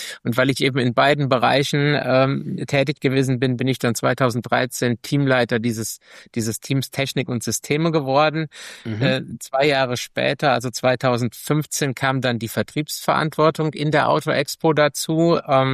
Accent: Siegen, North Rhine-Westphalia, Germany; ich bin 49 Jahre alt, bin verheiratet, habe einen 15-jährigen Sohn, komme aus Siegen, also das ist so in etwa 80 Kilometer weg von Gießen

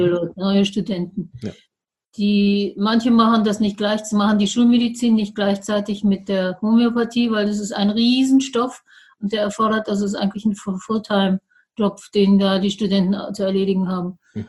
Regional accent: Frauenfeld, Thurgau, Switzerland; Ich komme aus dem Raum Frauenfeld

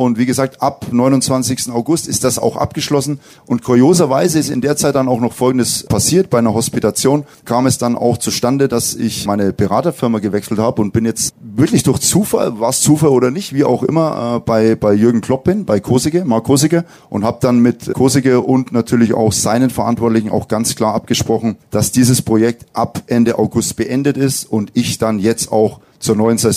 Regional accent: Bavaria, Germany; ich komme ja aus Bayern, da trinken wir auch sehr viel Bier

